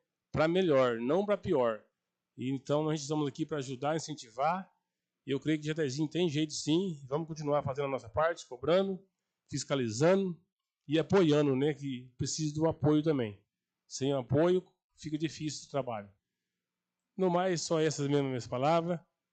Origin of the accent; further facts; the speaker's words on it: Brazil; Somos patriotas, somos brasileiros, nós precisamos fazer nossa parte.